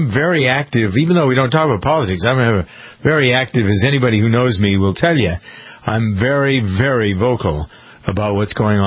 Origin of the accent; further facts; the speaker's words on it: Boston, Massachusetts, United States; this happens often when people know that I come from the Boston area